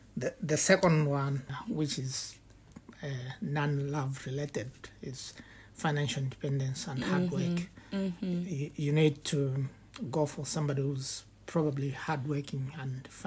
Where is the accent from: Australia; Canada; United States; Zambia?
Zambia; moved away as an adult; now in United Kingdom; I was born and brought up in Zambia. I went to university in Zambia to study accounting and finance.